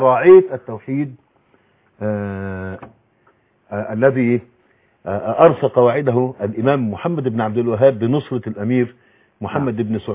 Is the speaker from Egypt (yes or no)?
yes; Egypt; ونحن كمصريين